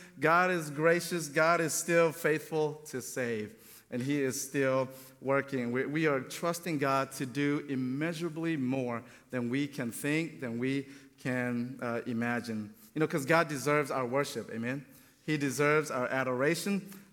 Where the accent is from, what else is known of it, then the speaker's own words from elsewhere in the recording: Antioch, Tennessee, United States; also born or lived in Memphis; now in Thailand; I'm not from there, okay? I'm actually from here. I'm from Middle Tennessee. From Antioch, to be specific, and was raised in Middle Tennessee. Spent about 10 years in Memphis as a church planter